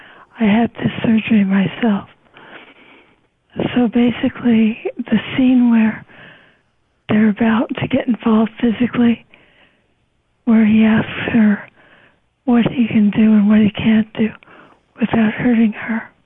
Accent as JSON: {"language": "English", "town": "Beverly Hills", "region": "California", "country": "United States", "said": "Beverly Hills, California."}